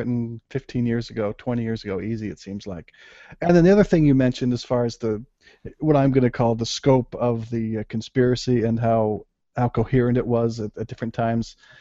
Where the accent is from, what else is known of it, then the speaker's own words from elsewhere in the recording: United States; me being an American, I'm like, I don't know the difference there.